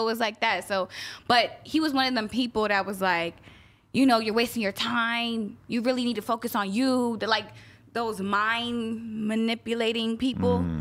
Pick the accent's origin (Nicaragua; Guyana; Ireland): Guyana; I'm Guyanese, so I'm West Indian